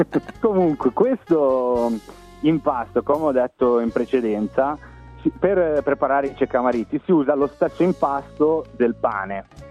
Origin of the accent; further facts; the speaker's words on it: Lombardy, Italy; now in Sydney, Australia; vengo dalla Mercate in provincia di Monza, Brianza. Sono in Australia da una decina di anni